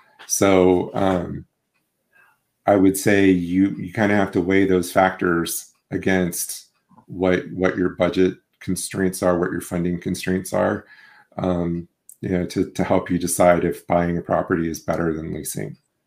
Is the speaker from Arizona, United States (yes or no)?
yes; Tucson, Arizona, United States; now in Michigan, United States; So I'm out of Tucson, Arizona. So been here about 10 years.